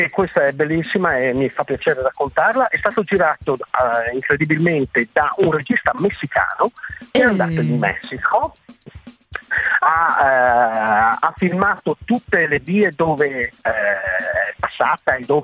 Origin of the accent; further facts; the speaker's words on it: Friuli-Venezia Giulia, Italy; perché noi siamo friulani e quindi gli scioperi li facciamo addirittura alla rovescia, cioè lavorando.